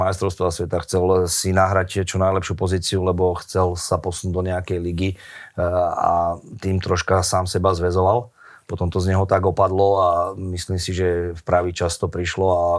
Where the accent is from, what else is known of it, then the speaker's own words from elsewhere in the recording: Nitra, Nitra Region, Slovakia; Ale tak ja som z Nitry, mám k tomu vzťah